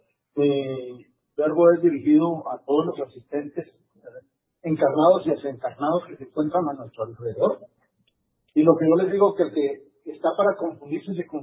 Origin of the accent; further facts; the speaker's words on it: Ciudad Juárez, Chihuahua, Mexico; Yo vengo de Ciudad Juárez.